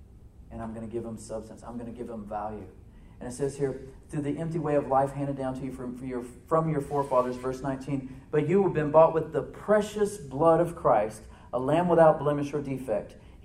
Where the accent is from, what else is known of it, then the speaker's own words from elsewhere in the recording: United States; I could have been born anywhere, Suzette, but I'm an American.